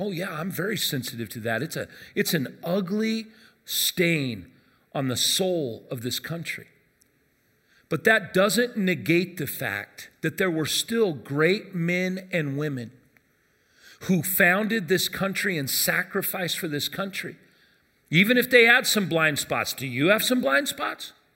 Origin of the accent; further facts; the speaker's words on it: Arvada, Colorado, United States; also born or lived in Denver; When I grew up in Arvada, we moved from North Denver.